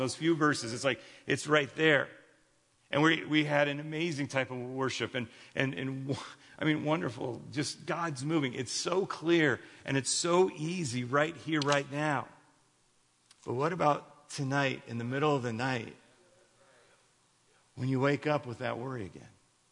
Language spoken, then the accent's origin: English; Chicago, Illinois, United States; I grew up in the city. I was born and raised right near Wrigley Field in Chicago, where the Cubs play. You could hear the cheers at my house when a home run was hit.